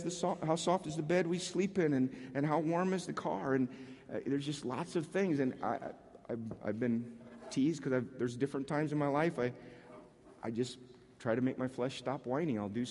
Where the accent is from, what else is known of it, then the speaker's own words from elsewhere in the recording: Iowa, United States; I'm from Iowa. We improvised.